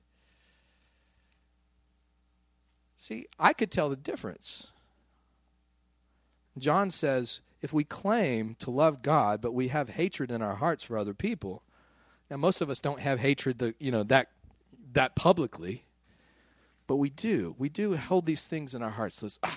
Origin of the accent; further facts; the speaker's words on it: Midland, Texas, United States; I grew up in Midland, Texas.